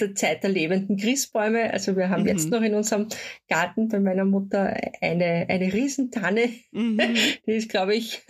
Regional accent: Lower Austria, Austria; Also ich bin in einem Haus aufgewachsen in Niederösterreich, so circa 20 Kilometer von Wien entfernt

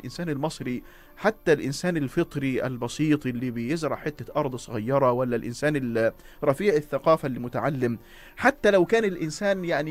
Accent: Egypt; إحنا كمصريين اتعودنا وتعلمنا عبر أجيال من وراء أجيال

